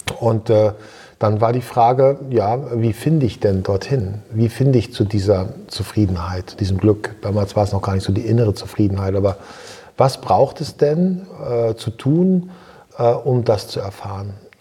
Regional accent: Lower Saxony, Germany; ich bin aus Friesland geboren, ich bin aus Friesland groß geworden, ich war dann zwischenzeitlich in der Weltgeschichte unterwegs und bin dann wieder zurückgekehrt nach Ostfriesland. Und das ist wirklich meine Heimat und ich spüre dort eine tiefe Verwurzelung.

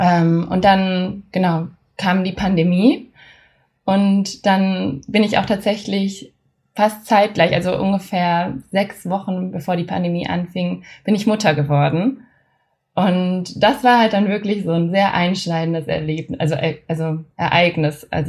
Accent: Germany; born or raised there

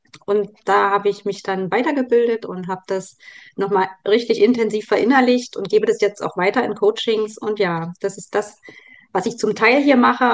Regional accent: Germany; ich habe ja auch Familie hier in Deutschland und die Familie ist mir eben auch wichtig und nah und außerdem ist es auch meine Heimat.

